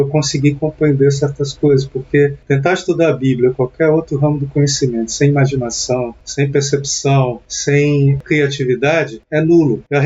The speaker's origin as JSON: {"language": "Portuguese", "town": "Manaus", "region": "Amazonas", "country": "Brazil", "said": "eu sou de Manaus, Amazonas"}